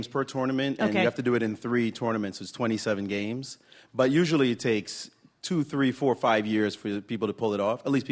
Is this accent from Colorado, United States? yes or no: no; Brooklyn, New York, United States; I'm from Brooklyn, we don't do that stuff.